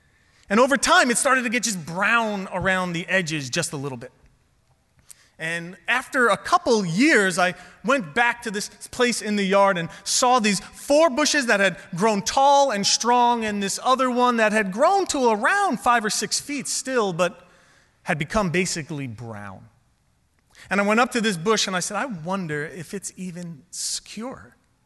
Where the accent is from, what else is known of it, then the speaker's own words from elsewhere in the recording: New York City, New York, United States; You know, growing up in New York City, you don't get a lot of opportunities to take up gardening.